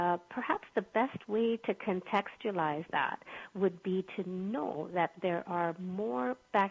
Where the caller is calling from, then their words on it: Calgary, Alberta, Canada; From Calgary in Canada.